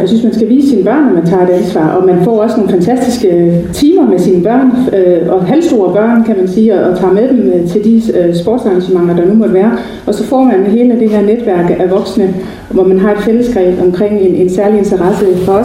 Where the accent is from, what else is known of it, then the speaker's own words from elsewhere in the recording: Zealand, Denmark; jeg kommer helt ned fra Syddanmark, fra Falster, vi kan nok høre